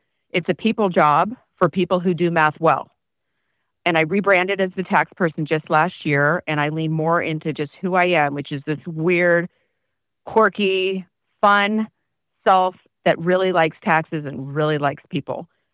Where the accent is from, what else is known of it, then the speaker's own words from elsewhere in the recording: Phoenix, Arizona, United States; I grew up in Phoenix for the most part. I moved around a lot, but always somehow found my way back home.